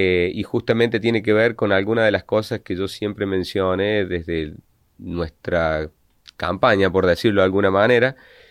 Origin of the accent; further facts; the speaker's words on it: Argentina; digamos yo, que soy el integrante argentino del proyecto de investigación